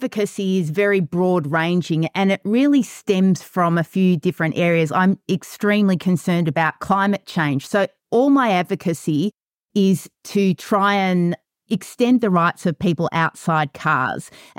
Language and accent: English; Australia; also born or lived in Melbourne / Western Australia / Singapore / Santiago; now in Vancouver, Canada; Well, I'm originally Australian and I've got a legal background, and I ended up in Vancouver via Melbourne, Western Australia, Singapore, Santiago, Chile, and we've been here for 6 years, and I'm a very freshly hatched Canadian.